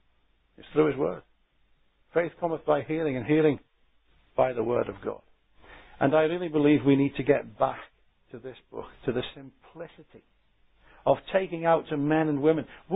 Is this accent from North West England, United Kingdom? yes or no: yes; Liverpool, North West England, United Kingdom; When I was brought up there in Liverpool, as you drove into the city